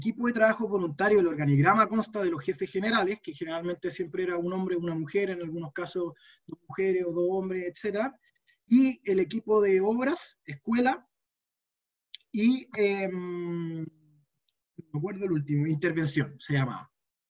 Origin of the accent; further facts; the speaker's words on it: San Fernando, O'Higgins, Chile; yo soy de San Fernando, y en San Fernando jugaba rugby con un equipo.